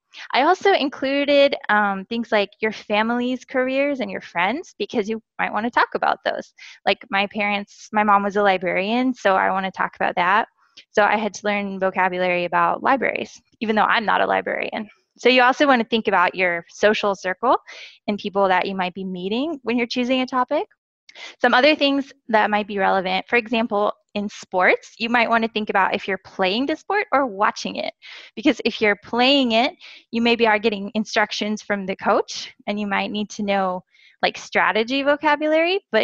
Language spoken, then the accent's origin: English; United States; first language English; like she said. I am a native English speaker from the USA, and I am an English teacher, but also I'm a language learner. And I've been living overseas for the last 5 years in different countries.